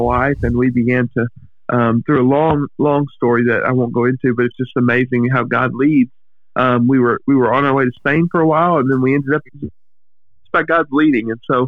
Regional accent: Arkansas, United States; also born or lived in Texas; Yeah, no, I'm from America. I grew up in Arkansas and Texas, and I went to school in Nashville, Tennessee.

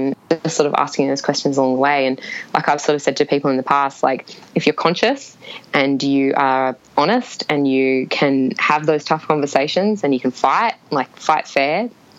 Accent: Australia; He's from England, I'm from Australia.

